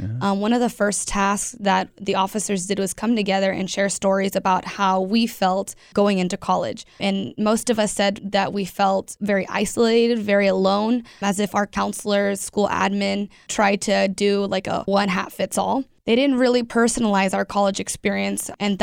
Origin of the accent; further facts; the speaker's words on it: Fresno, California, United States; I was born and raised in Fresno.